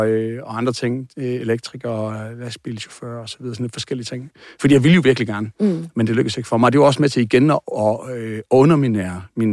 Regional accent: Aarhus, Central Denmark Region, Denmark; Jeg voksede op i Vejlby Vænge i Aarhus, og er en skræmt lille dreng.

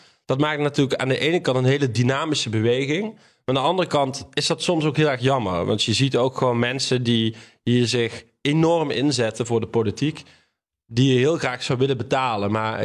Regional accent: Maastricht, Limburg, Netherlands; Ik ben geboren en getogen in Maastricht.

